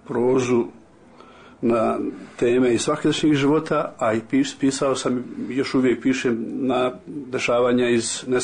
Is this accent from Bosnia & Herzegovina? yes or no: yes; Rogatica, Republika Srpska, Bosnia & Herzegovina; dolazim iz Rogaca iz Republike Srpske.